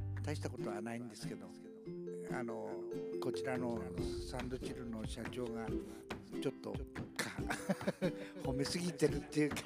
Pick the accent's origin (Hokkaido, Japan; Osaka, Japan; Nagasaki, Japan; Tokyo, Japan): Tokyo, Japan; 私は東京で生まれて東京で育ちました。で、東京で音楽活動もやってましたけども、